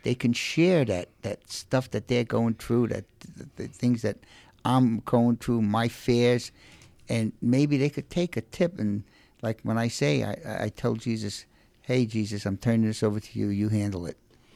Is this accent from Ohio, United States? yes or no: no; Brooklyn, New York, United States; I'm from Brooklyn and I have bad pronunciation.